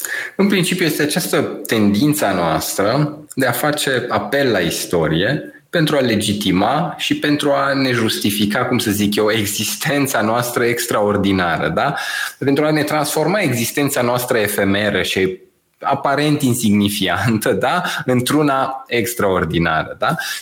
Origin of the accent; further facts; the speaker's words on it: Romania; Ne-a hrănit așa nouă ca români acest ego și cumva iată că astăzi lucrurile astea s-au perpetuat până astăzi, da?